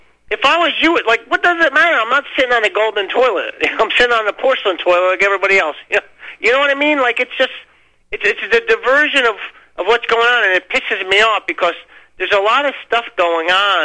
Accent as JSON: {"language": "English", "region": "New Jersey", "country": "United States", "tie": "born there", "said": "Dude, I was born in New Jersey. I'm a Catholic. My mother was born in New Jersey. I'm not from Ukraine. My family heritage is from Ukraine."}